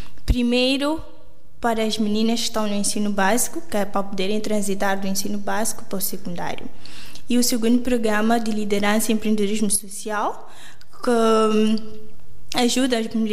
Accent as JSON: {"language": "Portuguese", "town": "Chinavane", "region": "Gaza", "country": "Mozambique", "tie": "born or raised there", "said": "eu sou de Moçambique, mas sou natural de uma pequena localidade chamada Chinavane."}